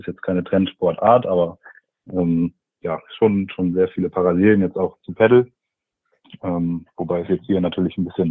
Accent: Osnabrück, Lower Saxony, Germany; Ja, ich bin ursprünglich aus Osnabrücker, deswegen, das ist immer eine Definitionssache, ob das noch als Nordlicht durchgeht, aber gehört ja zu Niedersachsen

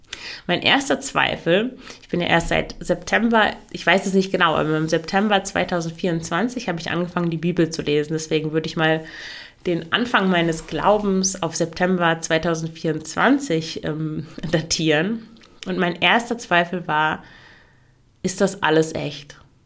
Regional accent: Germany; moved away as an adult; now in Belgium; Ich komme aus Deutschland, ich hatte vorher nie was mit Belgien zu tun.

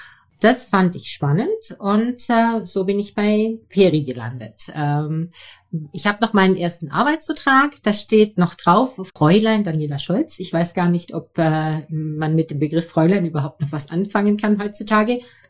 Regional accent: Baden-Württemberg, Germany; Ich glaube, Ulm gilt nicht als international. Also ich komme hier aus der Region.

